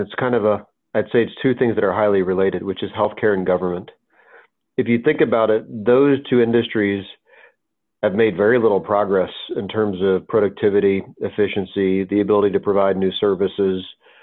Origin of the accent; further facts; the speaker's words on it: the South, United States; And I like cooking Southern food. I grew up in the South, so I make a lot of barbecue, other things like that.